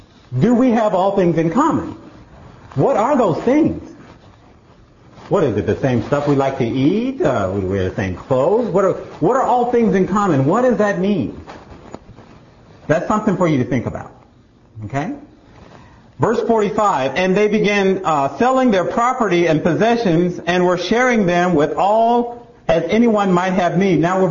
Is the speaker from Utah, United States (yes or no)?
no; Las Vegas, Nevada, United States; She's been to my hometown in Vegas and met people that used to be here.